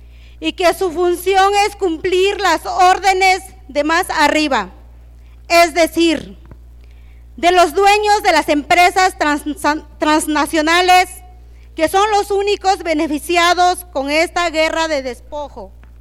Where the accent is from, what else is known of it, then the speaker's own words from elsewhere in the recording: Santa María Jacatepec, Oaxaca, Mexico; vengo del ejido de Macedonio Alcalá, de municipio de Santa María Jacatepec, Tuxtepec, Oaxaca.